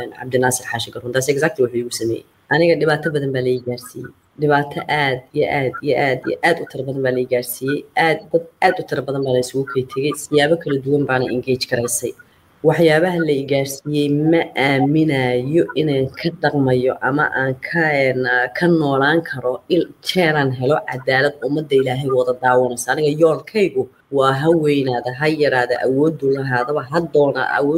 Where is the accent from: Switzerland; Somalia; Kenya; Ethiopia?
Switzerland; Geneva; waxaan ahay gabar Soomaaliyeed waxaan ahay hooyo waxaan ahay dhalinyaradii dibadda ku soo kortay waxaan ku soo koray magaalada Geneva